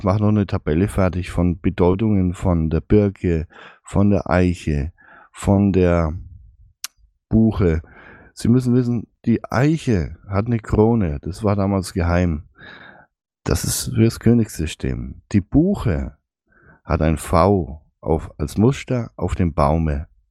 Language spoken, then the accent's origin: German; Bavaria, Germany; Ja, zwischen Kreuzen und meiner Heimatstadt habe ich im Wald gelegen.